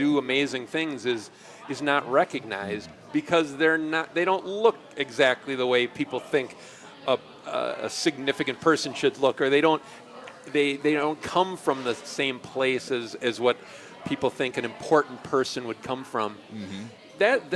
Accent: Curtis, Wisconsin, United States; also born or lived in Rock County; But I did most of my growing up in Clark County, about halfway between Eau Claire and Wausau, outside of a little town named Curtis, and went to Owen Withey High School.

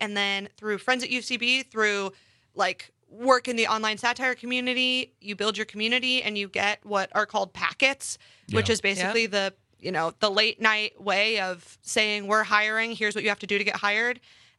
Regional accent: Kansas City, Missouri, United States; I am from Missouri. I'm from Kansas City.

